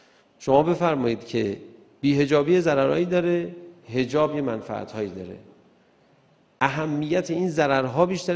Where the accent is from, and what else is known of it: Tehran, Tehran Province, Iran; born or raised there